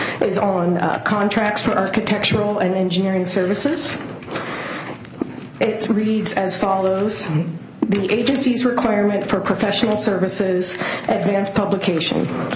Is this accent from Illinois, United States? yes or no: no; Black Diamond, Washington, United States; I live in Bellevue, and I grew up in Black Diamond